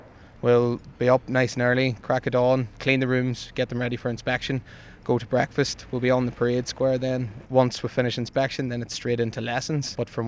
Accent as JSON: {"language": "English", "town": "Newcastle", "region": "Northern Ireland", "country": "United Kingdom", "said": "I am from Newcastle, County Down, and I'm 26 years old."}